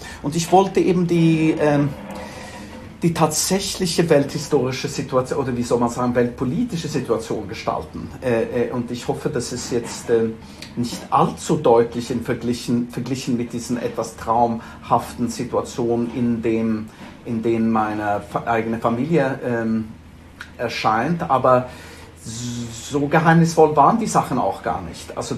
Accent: Sweden; German is a second language; als Schwede in Deutschland, als wäre es sehr weit weg

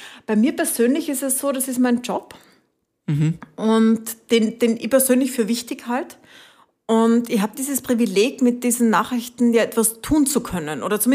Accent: Italy; also born or lived in Spain; bin nach Spanien gefahren, da habe ich früher gewohnt, da komme ich nie dazu. Bin nach Italien gefahren, wo ich aufgewachsen bin.

